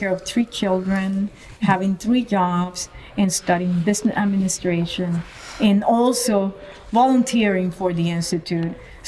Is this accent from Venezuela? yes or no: yes; Venezuela; moved away as an adult; also born or lived in Cuba; Even though I was born in Cuba, I live in Venezuela from 7 to 25.